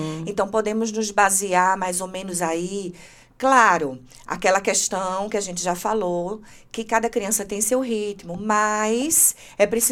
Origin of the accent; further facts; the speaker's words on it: Brazil; no nosso entendimento enquanto brasileiros nós não pensávamos que a escola assumiria